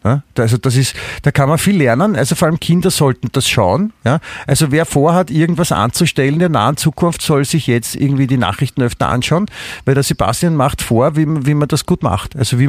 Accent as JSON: {"language": "German", "region": "Vienna", "country": "Austria", "said": "da darf man auch als Wiener darf man auch Motschkan verdammt noch einmal"}